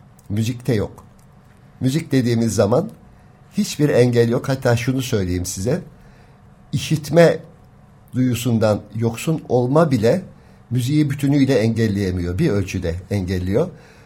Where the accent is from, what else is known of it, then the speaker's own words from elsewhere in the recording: Tire, İzmir, Turkey; born there; Efendim, ben Tire doğumluyum. 1936 tarihinde orada doğmuşum.